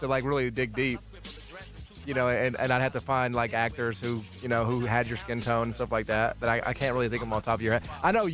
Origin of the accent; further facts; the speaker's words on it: Memphis, Tennessee, United States; people ask me where I'm from, like, I really love telling them that I'm from Memphis.